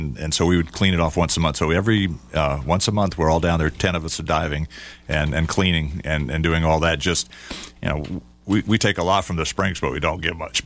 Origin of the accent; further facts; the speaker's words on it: Ocala, Florida, United States; I grew up in Ocala, and we had Ross Allen around, was our hero